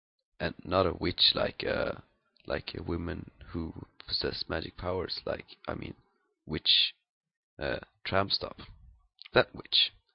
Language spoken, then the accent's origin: English; Västra Götaland, Sweden; English is a second language; I'm from Sweden, I live in Gothenburg, or Göteborg, as we call it in Sweden.